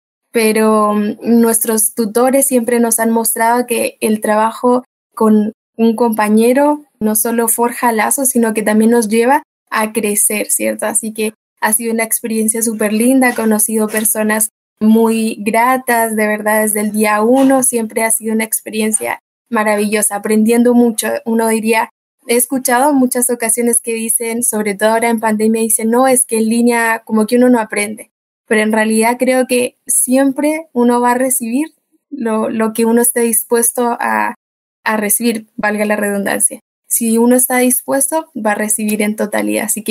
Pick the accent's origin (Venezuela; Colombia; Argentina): Colombia; now in Chile; en mi caso particular llevo más de la mitad de mi vida viviendo en Chile. Entonces, al principio fue un gran desafío, ya que, bueno, mi experiencia en Colombia es un poco limitada solo con mi familia.